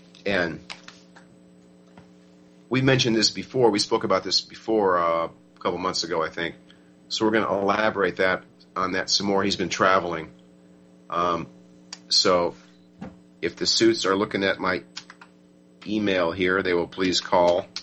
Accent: United States; Well, importantly, I, as an American, I actually know where that is.

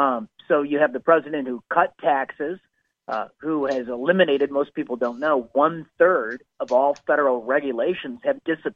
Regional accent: Illinois, United States; And nothing has stood in the way of the Chicago machine in my home state of Illinois.

